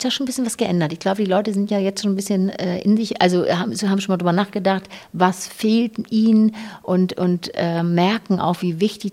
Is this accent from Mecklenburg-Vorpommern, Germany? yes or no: no; Hamburg, Germany; Da fühle ich mich irgendwie zu Hause, da ist es auch meine Heimat. Ich bin wirklich so ein Hamburger Fischkopf.